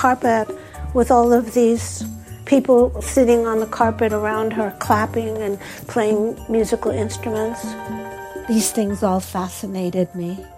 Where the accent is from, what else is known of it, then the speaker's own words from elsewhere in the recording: Pittsburgh, Pennsylvania, United States; born there; And when I tell them that I was born in Pittsburgh, they laugh.